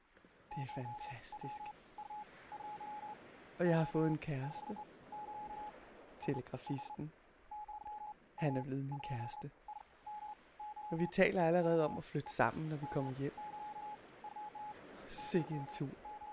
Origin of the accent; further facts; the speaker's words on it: Viborg, Central Denmark Region, Denmark; Jeg kommer op fra Viborg-egnen, men har taget min uddannelse i Aarhus.